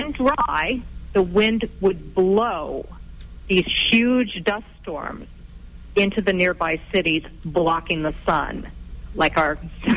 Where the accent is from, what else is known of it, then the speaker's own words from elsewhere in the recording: Bakersfield, California, United States; Down in the valley near Bakersfield, which is my hometown, there was a massive lake called the Tulare Lake.